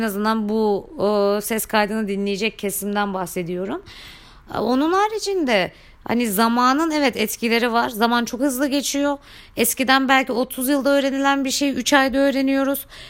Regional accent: Gaziantep, Turkey; Ben Gaziantep'liyim bu arada arkadaşlar.

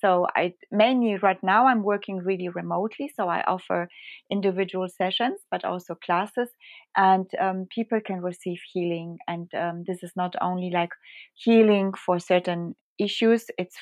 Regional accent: Germany; also born or lived in Poland; So yes, I am born in Poland, but I grew up in Germany, and I have received my education, all my education actually, basically in Germany.

